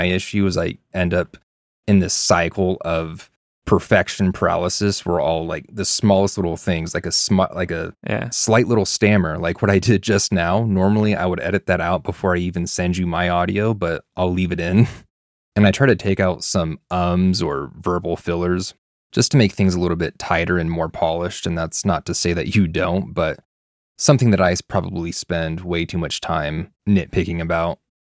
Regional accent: California, United States; accent: Californian; I'm going to give myself some regional dialect credit there with my heavy Californian accent.

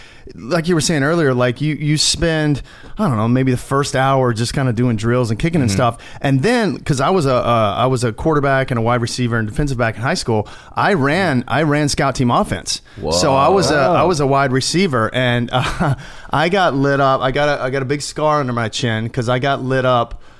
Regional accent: Longview, Texas, United States; also born or lived in Tyler; I was born in Tyler, and my dad worked in Tyler, but I grew up in a town called Longview, which is like 40 minutes from Tyler. And it's a small town.

